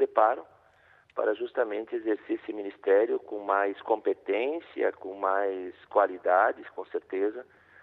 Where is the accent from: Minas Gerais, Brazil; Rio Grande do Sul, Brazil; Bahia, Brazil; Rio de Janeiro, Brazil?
Rio Grande do Sul, Brazil; Porto Alegre; now in Rome, Italy; Eu sou natural de Porto Alegre, no Rio Grande do Sul, pertenço à Arquidiocese de Porto Alegre.